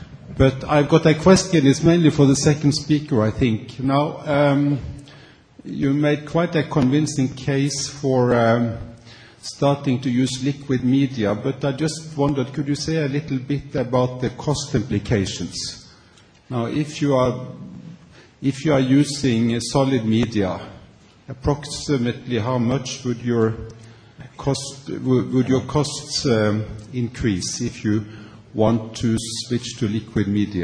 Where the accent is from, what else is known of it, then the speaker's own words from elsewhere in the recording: Botswana; I'm from Botswana.